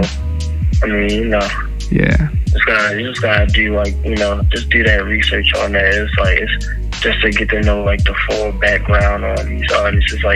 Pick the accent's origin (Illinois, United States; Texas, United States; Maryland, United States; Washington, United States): Maryland, United States; Baltimore; Like I come from West Baltimore, so I'm not new.